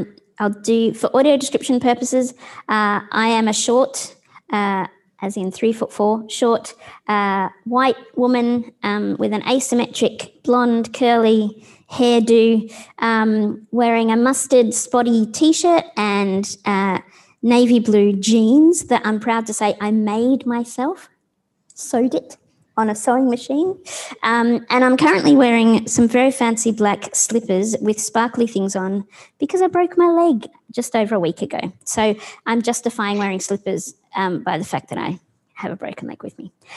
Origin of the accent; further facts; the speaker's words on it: Victoria, Australia; But originally I come from Yorta Yorta country, so up in the northeast is where I was born.